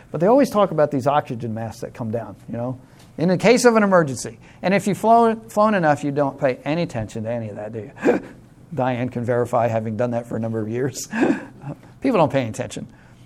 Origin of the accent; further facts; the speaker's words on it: New York, United States; I grew up on Long Island and in the water, so I know a little bit, but I'm not a ship captain by any means.